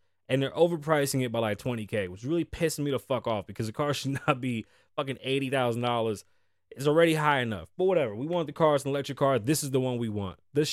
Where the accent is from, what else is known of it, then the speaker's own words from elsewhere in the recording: New York, United States; now in Las Vegas, United States; I'm an outsider here. I live here now. I'm from New York, so I technically left.